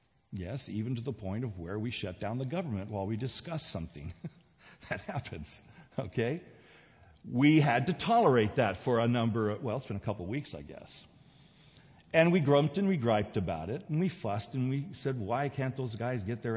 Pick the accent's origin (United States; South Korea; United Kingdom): South Korea; when I was a kid growing up in Korea